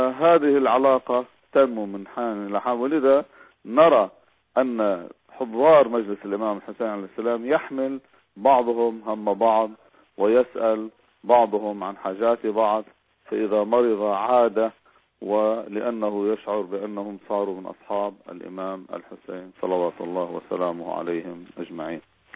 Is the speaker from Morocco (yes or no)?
no; Majdal Selm, Nabatieh Governorate, Lebanon; المسؤول عن جمعية تقيم العاشر من المحرم بأداء تمثيلي في بلدتنا مجد السلم اسمه جمعية الزهراء،